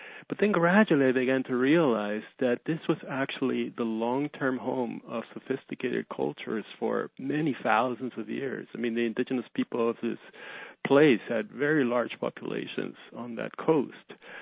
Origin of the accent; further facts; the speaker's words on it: Mexico City, Mexico; moved away as an adult; now in Canada; I was born in Mexico City. And then we immigrated to Canada. I had finished high school in Mexico City